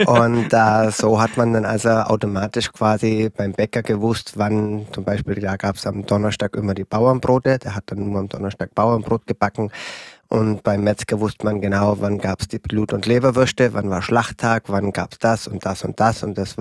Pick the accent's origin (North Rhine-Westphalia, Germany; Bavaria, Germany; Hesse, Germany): Bavaria, Germany; Ich komme nicht aus Franken oder Unterfranken. Ich komme aus dem Allgäu. Bin also ein bayerischer Schwabe, wenn man also die A7 runterfährt.